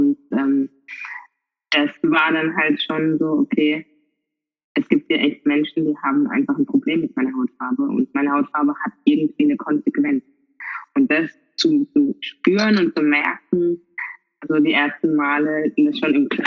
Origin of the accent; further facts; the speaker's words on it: Karlsruhe, Baden-Württemberg, Germany; accent: Karlsruhe dialect; ich bin halt Karlsruherin. Und ich glaube, man hört es auch so ein bisschen am Dialekt. Und ich wurde in Karlsruhe geboren, bin aufgewachsen, wurde dann adoptiert von meinen Eltern. Und meine Eltern tragen eine andere Hautfarbe als ich, sind weiß.